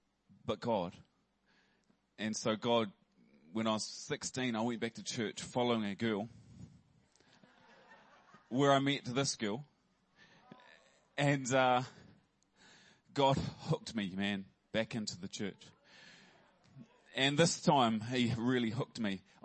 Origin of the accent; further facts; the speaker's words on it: Christchurch, Canterbury, New Zealand; Hey, I grew up in Christchurch. Family of five. It's all right too. Family of five.